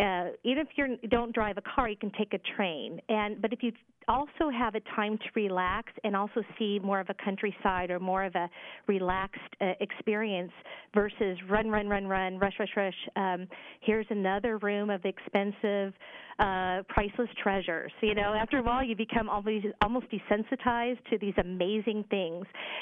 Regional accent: Dallas Center, Iowa, United States; I grew up in small town Iowa, you know, outside of Des Moines and farm country

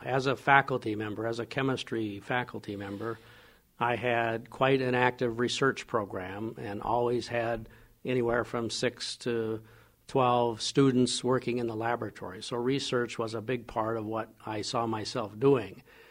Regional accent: Nebraska, United States; also born or lived in Michigan; Brian, I grew up in Nebraska, mostly. I spent a few years early on in Michigan, but essentially I grew up in Nebraska.

